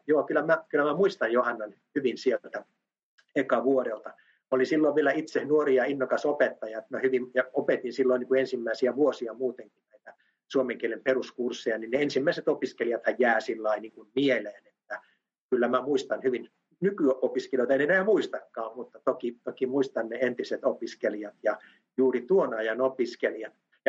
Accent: Parkano, Pirkanmaa, Finland; Mä olen kotoisin Parkanosta, Etelä-Pohjanmaan ja Ylä-Satakunnan rajalta. Ja meillä kotona puhuttiin jo kahta murretta.

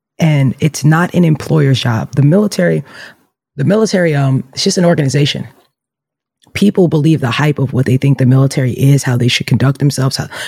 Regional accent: Queens, New York, United States; I grew up in Southside Jamaica, Queens, on a block with 17 boys.

